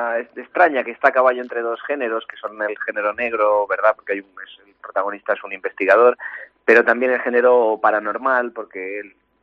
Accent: Madrid, Community of Madrid, Spain; also born or lived in Ferrol; Sí, yo soy nacido en Madrid y pasé muchos años en Madrid en la infancia, pero bueno, mi familia es ferrolana y acabamos por volver a Ferrol y estudié la carrera en La Coruña

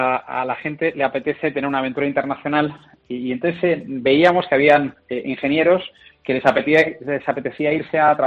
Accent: Sagunto, Valencian Community, Spain; Aquí estudié en San Vicente Ferrer, yo soy de Sagunto.

